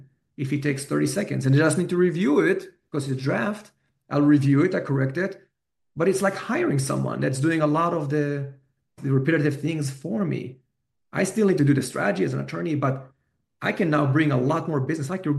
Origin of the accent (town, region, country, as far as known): Israel; accent: Israeli